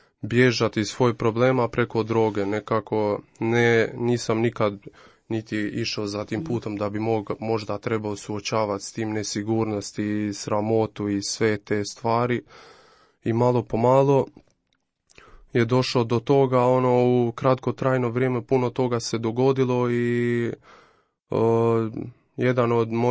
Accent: Pristina, Kosovo; dolazim iz Kosova, iz glavni grad iz Prištine

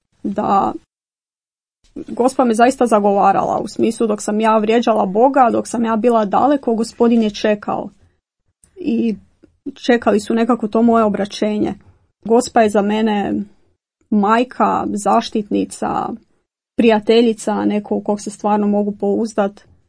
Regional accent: Zagreb, City of Zagreb, Croatia; dolazim iz Zagreba, radim u bolnici

